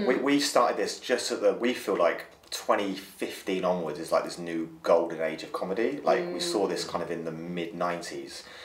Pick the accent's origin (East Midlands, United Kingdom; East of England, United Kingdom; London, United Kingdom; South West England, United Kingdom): East of England, United Kingdom; Luton; born there; also born or lived in Cornwall; So I was born in Luton, Bedfordshire.